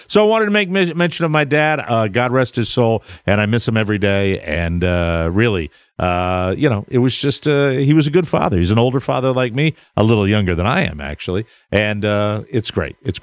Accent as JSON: {"language": "English", "town": "Glastonbury", "region": "Connecticut", "country": "United States", "tie": "born or raised there", "said": "He lived in Glastonbury, my hometown, for 40 years."}